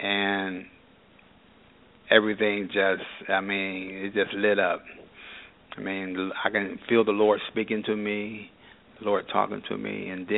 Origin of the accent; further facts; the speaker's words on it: Steubenville, Ohio, United States; born there; I was born in Steubenville, Ohio, and got married at a young age.